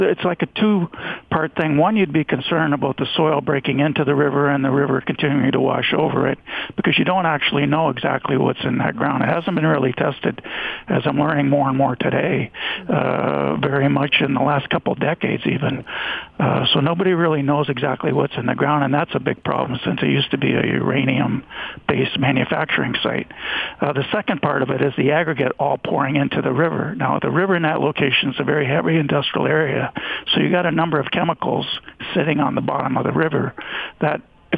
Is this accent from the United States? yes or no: no; Canada; Now, being Canadian, I wasn't quite familiar